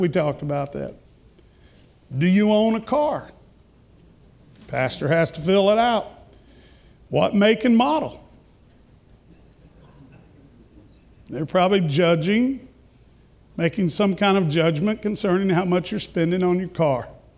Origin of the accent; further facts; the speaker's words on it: Alabama, United States; I'm sorry. I'm from Alabama. I can't count.